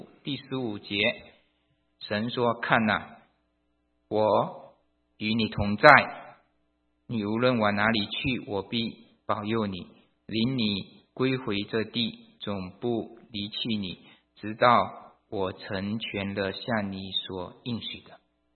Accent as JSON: {"language": "Chinese", "country": "China", "said": "天是我们中国人也讲到天都是好的"}